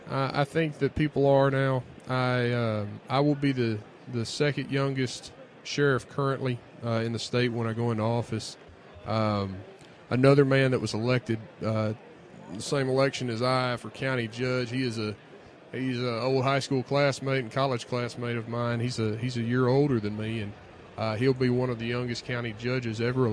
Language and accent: English; Austin, Texas, United States; born there; I was born in Austin. I enjoy visiting Austin.